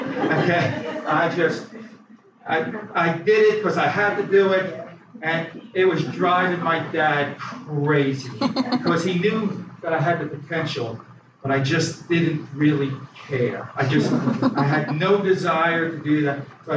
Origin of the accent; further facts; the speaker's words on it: Queens, New York, United States; born there; I was born in Queens, New York, and my brother and I was the oldest, and I came 2.5 years later.